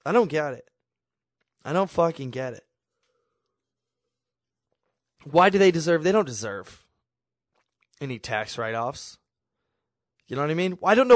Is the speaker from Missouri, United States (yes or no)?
yes; Kansas City, Missouri, United States; I haven't been to Wichita in like 15 years, but I grew up in Kansas City